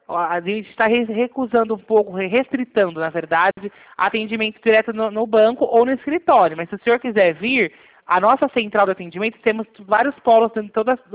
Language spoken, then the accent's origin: Portuguese; Araraquara, São Paulo, Brazil; É aqui de Araraquara, eu sou de Araraquara.